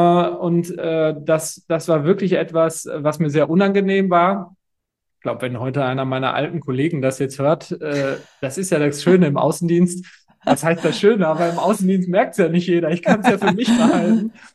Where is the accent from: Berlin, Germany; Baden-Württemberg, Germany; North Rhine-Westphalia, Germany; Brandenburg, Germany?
North Rhine-Westphalia, Germany; es gibt bei uns in Nordrhein-Westfalen gibt es den Namen Horst